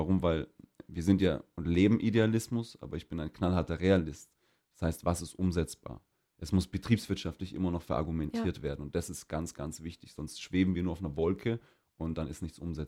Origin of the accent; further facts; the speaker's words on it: Erlangen, Bavaria, Germany; Ich bin 29 Jahre alt. Ich komme ursprünglich aus Erlangen.